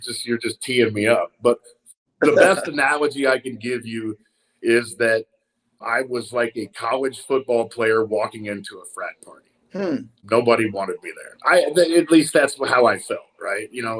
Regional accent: Tulsa, Oklahoma, United States; I'm proud of my Jewish heritage and you know, in growing up in Tulsa, Oklahoma, where there weren't many prominent Jewish sports figures walking around

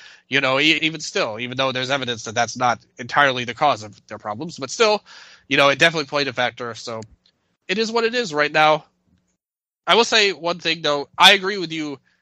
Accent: Memphis, Tennessee, United States; in Memphis, you know, the Memphis territory of wrestling, my hometown, where I reside

